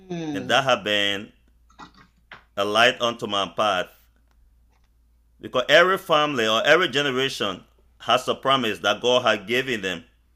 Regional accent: Liberia; I'm from Liberia, West Africa.

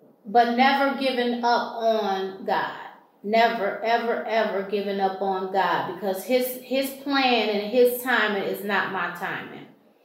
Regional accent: Michigan, United States; also born or lived in Georgia; I had moved back from state of Georgia back to Michigan. I'm born and raised in Michigan, And I moved back from, like I said, from Georgia to Michigan.

